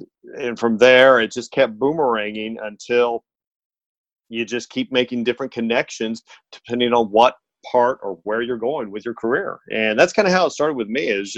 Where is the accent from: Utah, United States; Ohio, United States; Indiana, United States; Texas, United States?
Indiana, United States; I'm originally from Indiana.